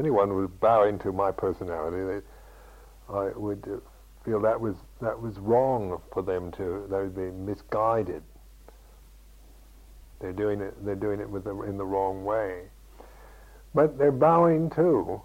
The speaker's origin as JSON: {"language": "English", "country": "United States", "said": "because being an American, of course, we don't bow to each other at all."}